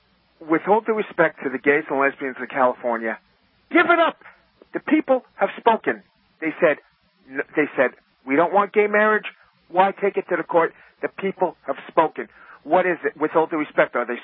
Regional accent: England, United Kingdom; Yeah. I'm English.

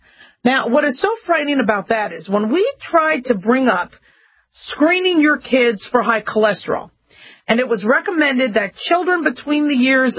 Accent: Phoenix, Arizona, United States; also born or lived in Las Vegas, Nevada; Now, true, I grew up in Phoenix and Vegas, so, you know, you sweat a lot. The weather was hot.

